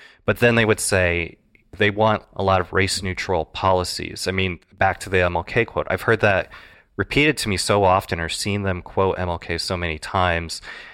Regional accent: Iowa, United States; the candidates going through Iowa, my home state

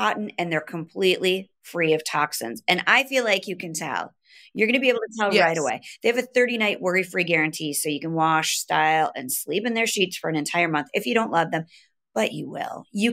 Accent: Midwest, United States; We grew up in the Midwest, and it wasn't fancy places like Chicago, okay?

